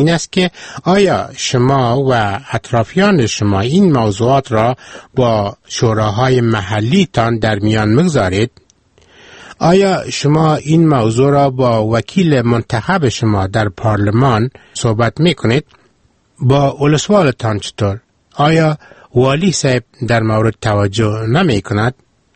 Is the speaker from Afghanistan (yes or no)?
yes; Afghanistan; بعضی از دکتران که فهمیدن من افغانی هستم